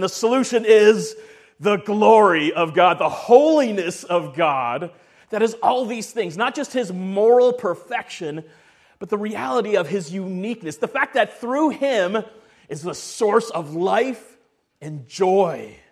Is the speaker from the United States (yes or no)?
no; Ontario, Canada; I grew up in Canada, near Toronto, southern part of Ontario. I grew up about 30 minutes away from a place called Niagara Falls.